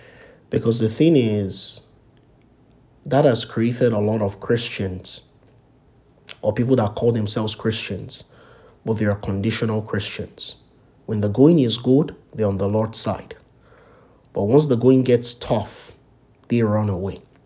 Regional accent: Nigeria; there's this saying that I used to hear as a child growing up in Nigeria.

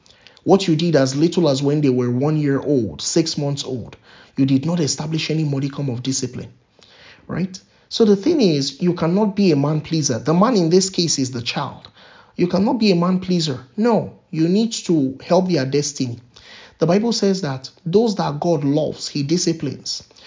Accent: Nigeria; I remember when I was growing up in Nigeria, sometimes I would get some very, it's not sometimes, I got some very strict discipline from my parents.

